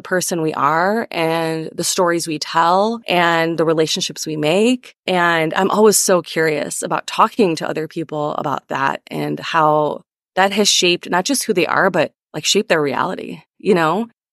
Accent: United States; I'm an American. I was born and raised in America. When I go to India, I don't feel like I'm Indian.

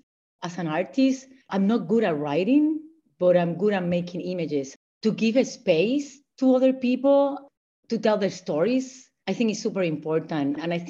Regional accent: Puerto Rico; now in Washington, United States; I'm from Puerto Rico. I always have to say that because I'm super proud to be Puerto Rican. I've been in DC for many years, I think more than 15 years.

